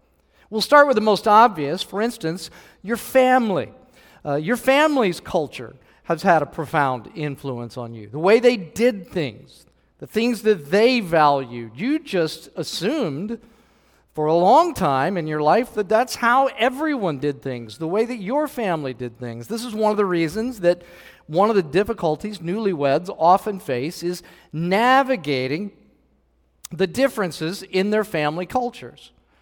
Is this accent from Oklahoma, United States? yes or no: no; Illinois, United States; now in Texas, United States; I came from Illinois, and Illinois' slogan was the land of Lincoln